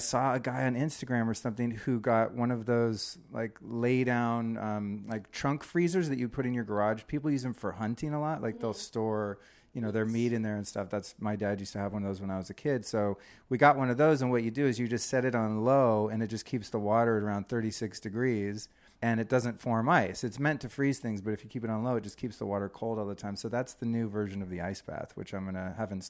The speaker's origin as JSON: {"language": "English", "town": "Santa Rosa", "region": "California", "country": "United States", "said": "Santa Rosa, Sebastopol."}